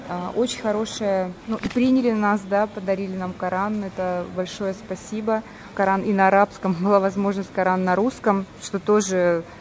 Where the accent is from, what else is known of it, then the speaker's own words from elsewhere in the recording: Russia; я из России. Я занимаюсь тем, что перевожу и издаю книги там, в России.